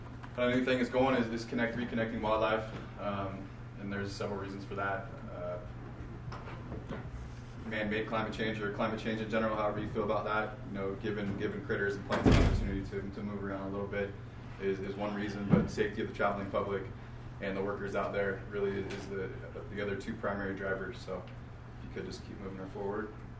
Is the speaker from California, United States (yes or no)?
yes; Red Bluff, California, United States; biologist my whole life, you know, growing up in Red Bluff.